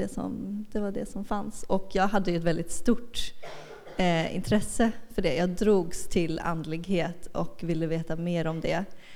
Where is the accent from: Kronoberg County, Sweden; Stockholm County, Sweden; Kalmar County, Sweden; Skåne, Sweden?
Kalmar County, Sweden; Broakulla; also born or lived in Berlin, Germany; Jag är född och till hälften uppvuxen i Berlin med tyska föräldrar. Och flyttade som barn till Broakulla. Så det var en ganska stor transition från Berlin till Broakulla.